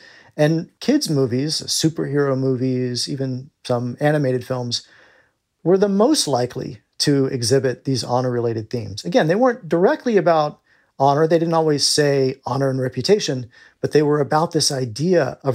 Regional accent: Alabama, United States; It's where I grew up in Alabama. You learn to say yes, ma'am, and no, sir, and please, and thank you, and pardon me.

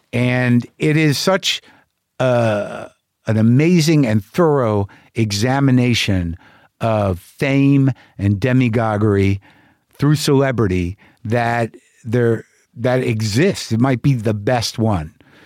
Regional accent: Albuquerque, New Mexico, United States; I grew up in Albuquerque, New Mexico.

